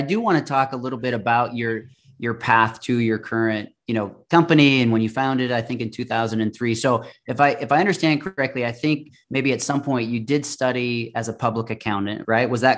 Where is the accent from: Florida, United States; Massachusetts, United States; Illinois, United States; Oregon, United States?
Oregon, United States; I'm from Southern Oregon.